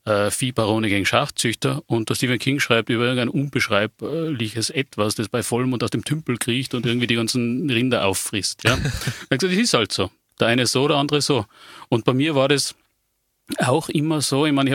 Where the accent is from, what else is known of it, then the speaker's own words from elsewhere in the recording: Tyrol, Austria; also ich bin immer in Nordtirol aufgewachsen und in Innsbruck, also in der Umgebung von Innsbruck.